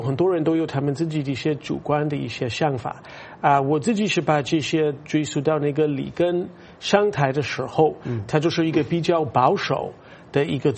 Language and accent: Chinese; Rust Belt, United States; Chinese is a second language; 我是那个美国北部铁锈地带，以白人为主的，都是天主教徒，还有一部分的那个犹太人，我是这么一个地方长大的